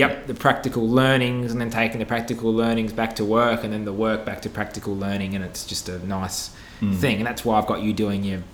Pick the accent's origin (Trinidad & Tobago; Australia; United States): Australia; Perth, Western Australia; Coincidentally, we're both from Perth.